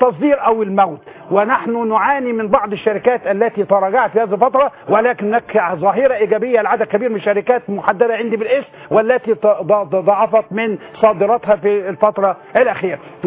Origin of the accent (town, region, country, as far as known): Egypt